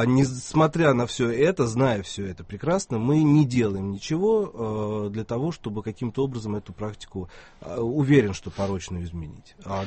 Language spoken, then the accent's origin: Russian; Russia; я, собственно говоря, сам россиянин, да, и даже перестав быть православным, все равно, в общем, это то, что меня взрастило и воспитало.